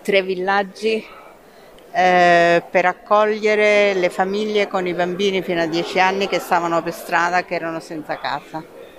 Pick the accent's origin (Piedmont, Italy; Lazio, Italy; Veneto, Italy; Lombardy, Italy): Lazio, Italy; Rome; Da Roma, Roma periferia.